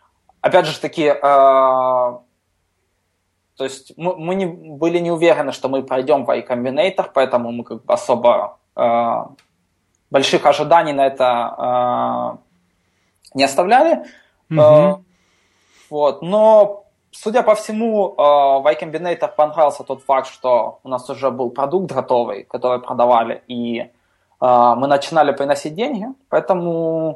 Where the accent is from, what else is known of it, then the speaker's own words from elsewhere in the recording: Ukraine; То есть, я из Украины